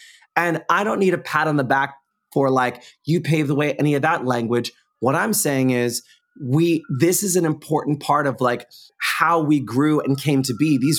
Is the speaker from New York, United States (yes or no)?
yes; New York, United States; I don't know if I feel like I'm scrappy and maybe it's from being a New Yorker